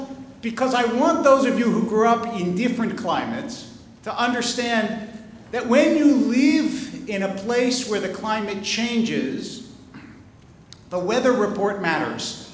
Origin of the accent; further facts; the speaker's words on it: East Coast, United States; I was a child growing up on the East Coast